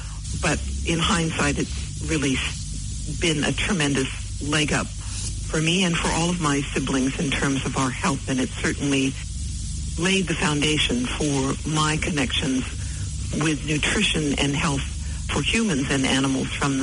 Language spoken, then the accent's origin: English; California, United States; now in New Zealand; I grew up in Northern California.